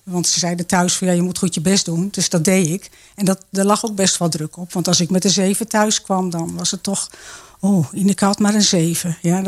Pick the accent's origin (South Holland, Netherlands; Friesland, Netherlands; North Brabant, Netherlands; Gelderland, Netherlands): Gelderland, Netherlands; Nijkerk; also born or lived in Amersfoort; now in Zeewolde, Netherlands; Ik ben geboren in Amersfoort, maar daar was ik maar kort, 2 weken in het ziekenhuis. En toen met mijn ouders heb ik in Nijkerk gewoond. Tot mijn 33ste